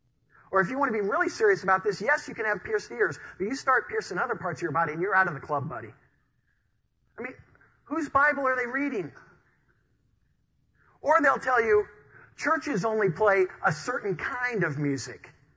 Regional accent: Illinois, United States; moved away as an adult; now in Denver, United States; So I moved to Denver. Now, I grew up in Illinois, and I didn't really have any chances growing up to go downhill skiing.

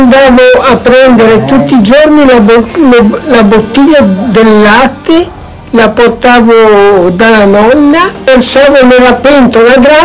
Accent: Magenta, Lombardy, Italy; born there; Sono nato a Magenta, il mio quartiere è Gallaratese.

